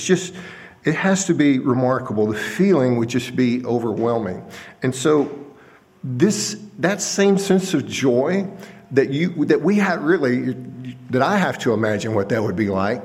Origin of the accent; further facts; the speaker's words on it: Texas, United States; You know, I am from Texas, so they still got a shot.